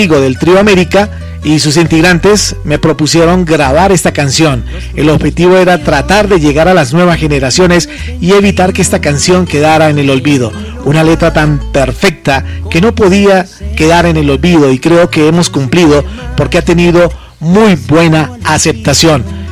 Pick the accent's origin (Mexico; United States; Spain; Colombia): Colombia; Pereira, Risaralda; En mi campo sigo cultivando, aquí en mi tierra natal, en Pereira